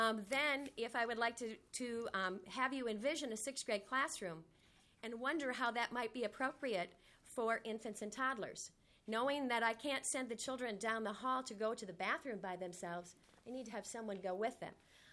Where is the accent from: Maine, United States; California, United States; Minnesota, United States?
Minnesota, United States; St. James; I'm from St. James, which is a very small rural community in Watonwan County. Our school district population is 6,000. Our town is a little over 4,000, so we're very small and rural.